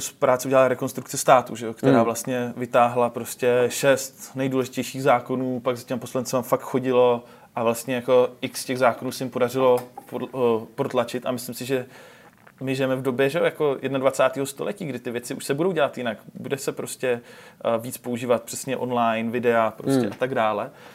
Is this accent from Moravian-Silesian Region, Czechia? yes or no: no; Pardubice, Pardubice Region, Czechia; takže jsme oba z Pardubic